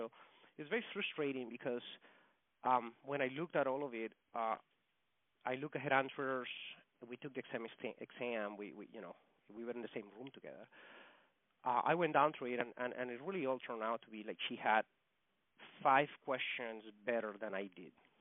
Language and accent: English; Colombia; English is a second language; moved away as an adult; now in United States; So I came to the States in 2000, and so what happens is I didn't speak English, and I couldn't. I had just graduated high school, and so I'm from Colombia